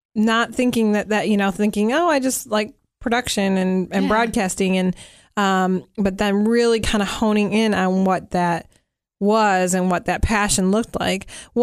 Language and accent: English; Detroit, Michigan, United States; And I grew up in Metro Detroit, so this is nothing.